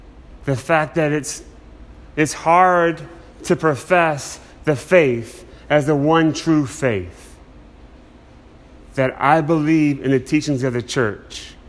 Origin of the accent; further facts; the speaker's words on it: Louisiana, United States; I grew up in South Louisiana. Just everybody I knew was Catholic.